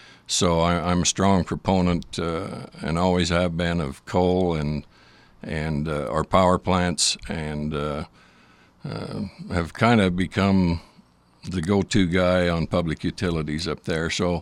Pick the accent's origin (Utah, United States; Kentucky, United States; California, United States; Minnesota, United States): Utah, United States; Bicknell; Okay, I grew up in Wayne County, a little town called Bicknell, 365 people.